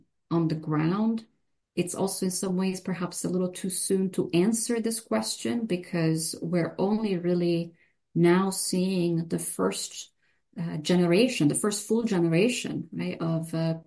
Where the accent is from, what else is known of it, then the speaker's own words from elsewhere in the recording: Italy; my experience growing up in Italy was different than the ones that we're probably now talking about